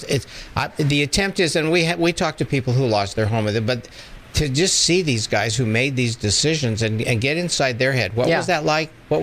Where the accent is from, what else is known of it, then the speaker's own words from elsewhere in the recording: Santa Rosa, California, United States; I'm the filmmaker, but I'm also from Santa Rosa. I live here. This is my hometown.